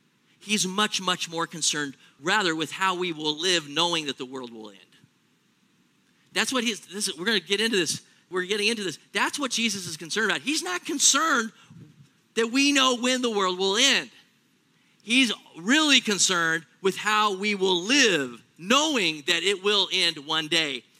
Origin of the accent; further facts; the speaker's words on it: California, United States; I grew up in Southern California. I think I'll live here till the day I die.